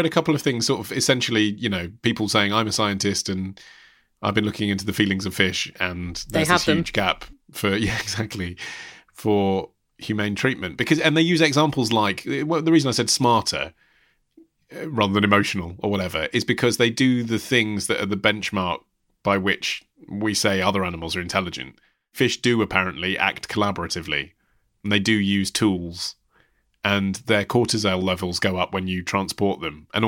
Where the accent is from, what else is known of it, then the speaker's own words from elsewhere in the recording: United States; I really wanted to download it after you talked about it on the show, but I can't because I'm American.